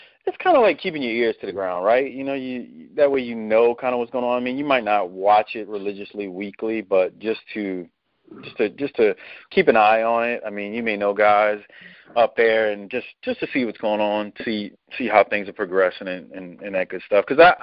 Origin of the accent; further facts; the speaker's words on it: New Orleans, Louisiana, United States; born and raised in New Orleans was